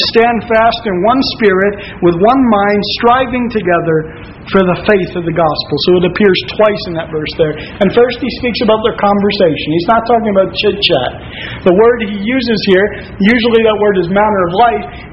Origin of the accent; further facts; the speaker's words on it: United States; Forgive me, I'm an American.